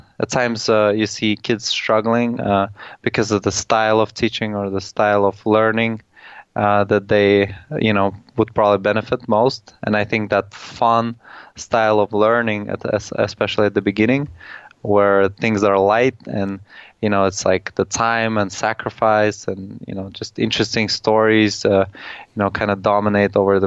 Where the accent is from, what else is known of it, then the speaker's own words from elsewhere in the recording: Tashkent, Uzbekistan; Well, I grew up in the capital, and you know, it's transformed quite a bit